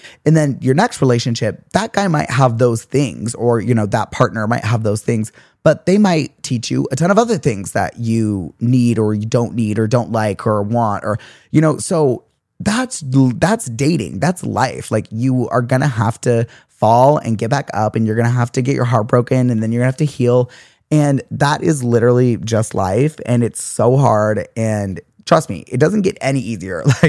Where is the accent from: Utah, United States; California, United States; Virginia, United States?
Virginia, United States; Richmond; now in Boston, United States; Virginia. My family still lives there. Anyways, I'm in law school in Boston, but I'm interning in my hometown of Richmond right now for my last semester.